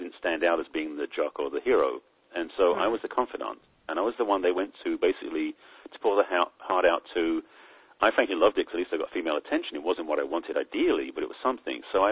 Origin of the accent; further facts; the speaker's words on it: England, United Kingdom; I grew up in England, which requires a lack of emotion, it seems.